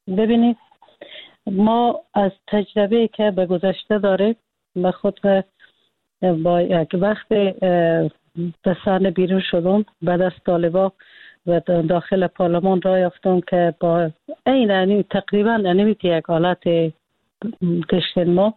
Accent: Afghanistan; moved away; ما افغانا

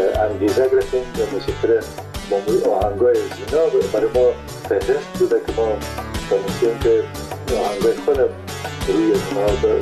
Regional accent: Kunduz, Afghanistan; born there; در قندس در اون زمانی که ما به دنیا آمدم، پدرم در اسپینزر قندس مصروف ایفای وظیفه بوده و در اون زمان البته تا سنای 3 سالگی را ما در قندس بودیم، مکتب نرفتیم در قندس،

